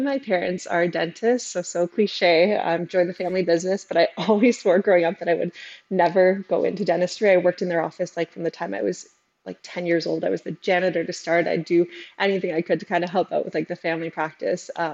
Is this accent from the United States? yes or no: no; Ontario, Canada; I grew up small town in Northern Ontario